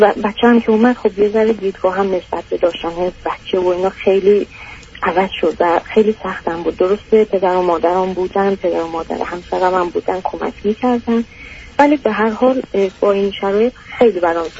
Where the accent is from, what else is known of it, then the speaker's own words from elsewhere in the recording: Iran; moved away as an adult; now in Europe; الان 35 سال، یعنی اوکی. من تقریبا 26-27 بودم که از ایران اومدیم بیرون.